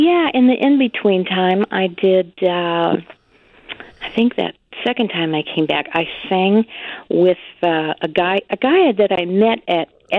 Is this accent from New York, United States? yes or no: no; Michigan, United States; moved away as an adult; now in Chicago, United States; Well, I moved to Chicago from the Upper Peninsula.